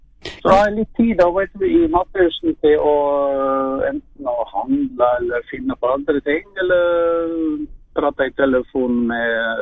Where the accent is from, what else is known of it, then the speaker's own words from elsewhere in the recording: Vestland, Norway; Den takket jeg for godt i 92, for det drev jo med det hjemme i Sogn.